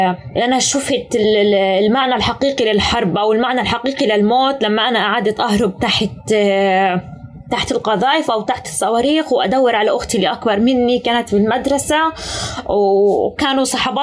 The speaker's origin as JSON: {"language": "Arabic", "region": "Gaza Strip", "country": "Palestine", "tie": "born or raised there", "said": "أنا ما بعرف من فلسطين إلا غزة"}